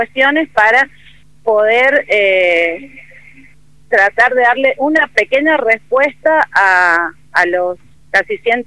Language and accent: Spanish; Caucete, San Juan, Argentina; Yo soy de Caucete, antiguamente habían 60 bodegas, hoy solo están en actividad 3 bodegas, por ejemplo, ¿no?